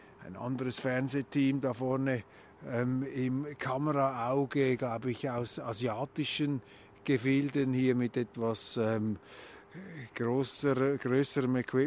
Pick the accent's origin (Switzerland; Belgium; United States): Switzerland; auch mit mir als Schweizer offensichtlich, ging das einigermaßen gut vonstatten.